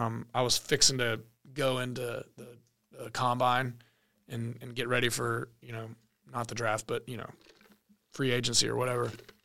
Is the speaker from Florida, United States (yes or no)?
no; Knoxville, Tennessee, United States; I'm from Knoxville.